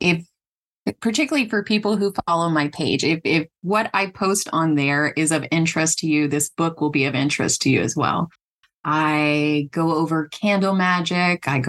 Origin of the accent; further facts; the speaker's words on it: the South, United States; now in California, United States; No, as a Southerner.